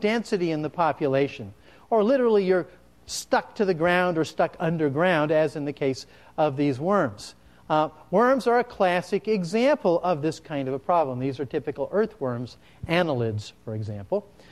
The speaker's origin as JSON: {"language": "English", "town": "Seattle", "region": "Washington", "country": "United States", "tie": "born or raised there", "said": "I grew up in Seattle, where slugs abound."}